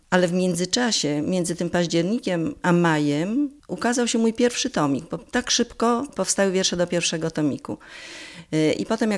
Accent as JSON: {"language": "Polish", "region": "Subcarpathian Voivodeship", "country": "Poland", "tie": "born or raised there", "also_born_or_lived": "Elbląg", "said": "Technikum torfowe to epizod z mojej młodości, czasów maturalnych w Elblągu, a miłość do przyrody, no chyba właśnie to Bieszczady, tak. Dorastałam gdzieś w tej głuszy jeszcze wtedy takiej i to jest mi najbardziej bliskie mojemu sercu."}